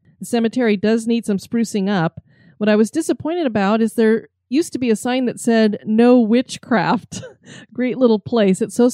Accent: Canada; Being Canadian, it's exciting to hear stories from my country.

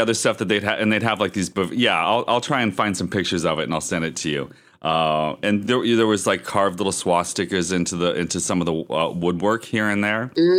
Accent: Erie, Pennsylvania, United States; So where I grew up in Erie is it was a post-industrial town, but it did have a pretty good art scene, you know.

